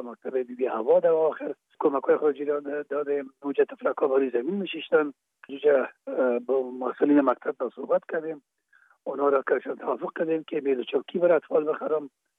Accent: Kabul, Afghanistan; در کابل، شهید کابل به دنیا آمدیم. اصل ما زرکخانه کابل است و خود ما تون پدر ما باز از زرکخانه به شهید انتقال شدن. اونجا در شهید کابل به دنیا آمدیم و اونجا مکتب خواندیم

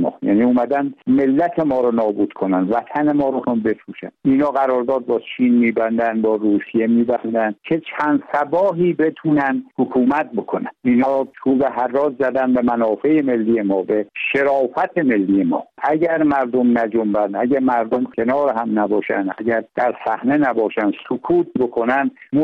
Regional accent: Iran; برادرام هستن، ایلم هستن، ما بختیاری هستیم. 8 میلیون بختیاری پرچم بختیاری رو برخواهند داد.

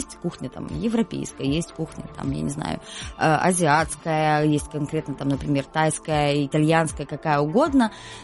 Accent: Ukraine; я родом не из Крыма, а из другого региона Украины.

